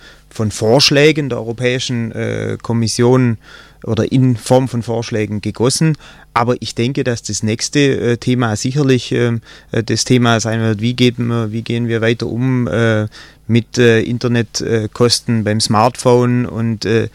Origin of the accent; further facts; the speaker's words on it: Horgenzell, Baden-Württemberg, Germany; Gemeinderat meiner Heimatgemeinde Horgenzell im Landkreis Ravensburg